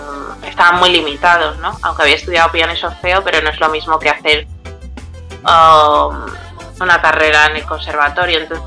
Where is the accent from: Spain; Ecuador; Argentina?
Spain; No me ven tanto como guineana, porque, o sea, culturalmente soy española y de nacionalidad también, pero sigo siendo negra